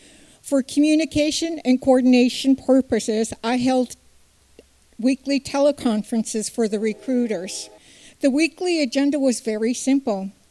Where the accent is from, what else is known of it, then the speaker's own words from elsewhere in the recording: Alaska, United States; I was born and raised in Southeast Alaska. As with tradition, my siblings and I grew up at the feet of our maternal grandparents, grandaunt, and uncle, learning Tlingit TLC at the village.